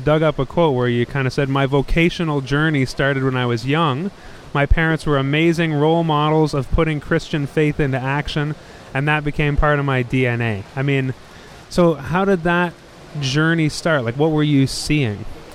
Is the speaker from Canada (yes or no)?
yes; Stittsville, Ontario, Canada; That's my hometown. All right.